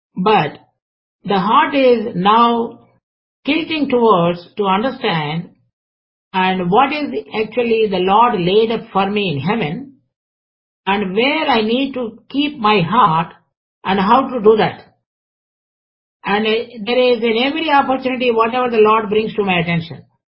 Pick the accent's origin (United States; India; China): India; Andhra Pradesh; I could remember in my earlier days in India, especially when I was growing up in Andhra